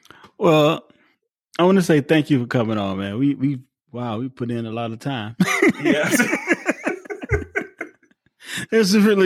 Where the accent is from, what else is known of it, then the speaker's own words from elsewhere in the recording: Georgia, United States; I'm from South Georgia. I'm from the country. It was like being home in the country.